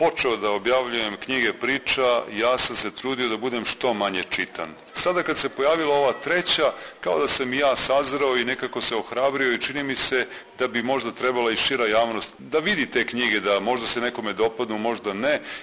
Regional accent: Bosnia & Herzegovina; ja valjda od detinjstva imam dara da zapazim neke smešne situacije, počev od tog detinjstva u Bosni

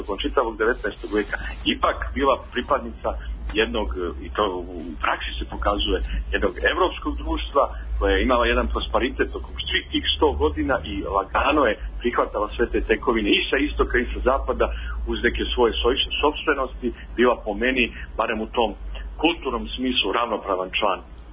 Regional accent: Serbia; Pa verovatno, mi smo Srbi, znati sami, skloni ili preteranom uzdizanju ili preteranom nipodaštavanju.

